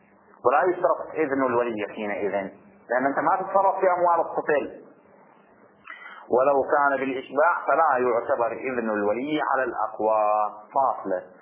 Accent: Bahrain; يعني هذا اللبن اللبن المعروف عندنا في البحرين، هذا اللبن يسمى لبن المخيض

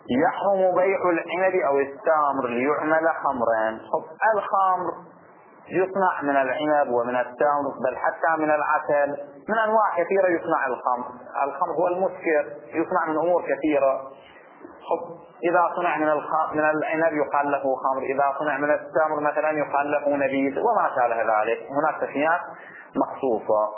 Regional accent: Bahrain; وإحنا جرت السيرة عندنا في البحرين وخارج البحرين أيضا

